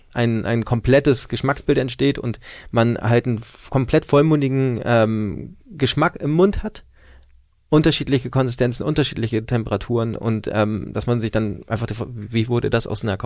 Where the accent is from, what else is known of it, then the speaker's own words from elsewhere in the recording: Schleswig-Holstein, Germany; also born or lived in Hamburg; Ich bin gebürtiger Hamburger, genau, und meine Eltern sind dann aber nach Schleswig-Holstein gezogen, und ich habe dann in der Münster meine schulische Ausbildung gemacht und meine Ausbildung zum Koch.